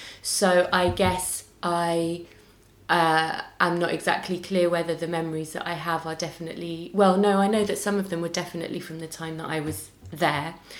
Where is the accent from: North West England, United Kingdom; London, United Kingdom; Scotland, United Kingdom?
London, United Kingdom; So I was born in West London and I grew up in London. I'm from a mixed background.